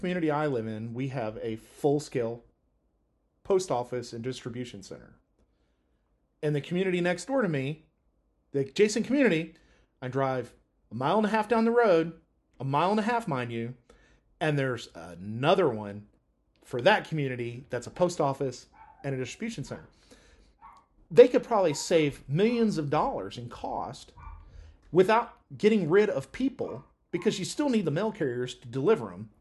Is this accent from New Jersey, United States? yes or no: no; Kentucky, United States; But like, when growing up in Kentucky, every little town, you know, real town, had a Walmart in them.